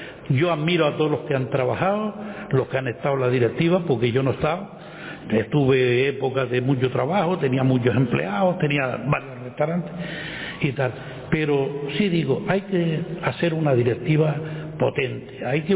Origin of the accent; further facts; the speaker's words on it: Puerto Cabras, Canary Islands, Spain; born there; yo empecé a jugar al fútbol muy tarde, pues yo fui nadador, nací en Puerto Cabra, tres hermanos nacimos allí en aquel entonces, pero yo de los 5 años fui nadador hasta los 14 años.